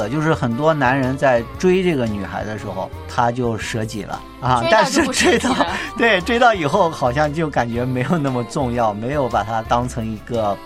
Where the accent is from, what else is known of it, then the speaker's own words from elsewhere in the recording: Shandong, China; 我老家是山东，跟你几乎是相反的